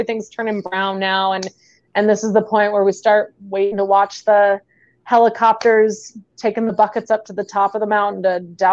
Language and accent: English; Phoenix, Arizona, United States; now in Salt Lake City, United States; I think I told you before, I'm from Phoenix. I'm used to 120, but I've been here since 2007.